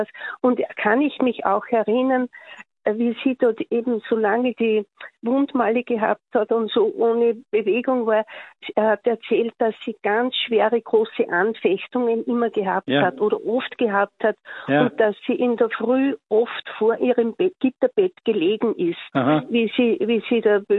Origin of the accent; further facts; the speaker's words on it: Upper Austria, Austria; Ich bin aus Oberösterreich